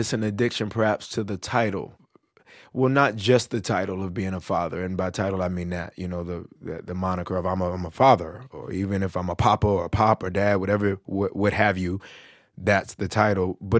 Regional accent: Decatur, Georgia, United States; I'm from Decatur. I'm from that. Wesley Chapel and Snapfinger

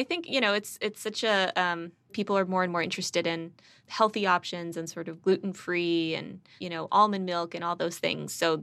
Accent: Texas, United States; even though I'm a Texan and that's sacrilege.

